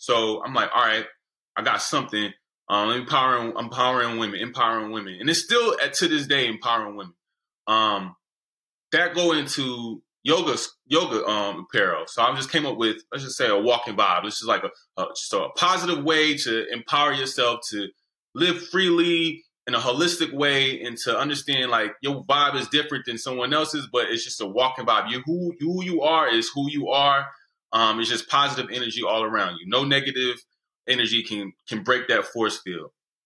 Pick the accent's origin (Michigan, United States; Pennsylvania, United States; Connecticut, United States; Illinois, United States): Connecticut, United States; born there; So I come from Connecticut. I was born up there. I wasn't raised up there, but I was born in Connecticut and I'm the only child.